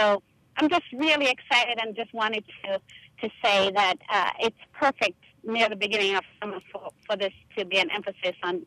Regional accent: Jamaica; now in Tallahassee, United States; I'm a transplant because I'm originally from Jamaica

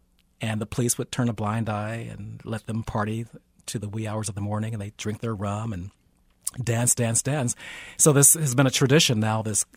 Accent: Kansas City, Missouri, United States; I grew up in the Swope Park area.

